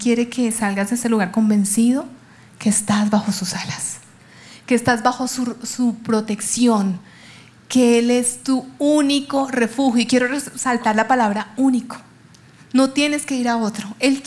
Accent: Colombia; Si tú nos trajiste a este lugar como colombianos para decirte aquí hay alguien que cree en ti, pues aquí estamos, pisando Israel

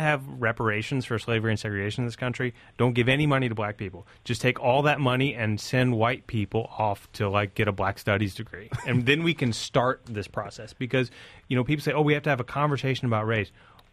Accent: Alabama, United States; than I have in common with a lot of the white people that I grew up with in Alabama.

